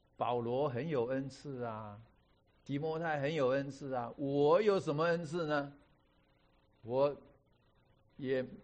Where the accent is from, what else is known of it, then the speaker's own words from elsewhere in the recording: China; 我知道我们中国人有很多的思想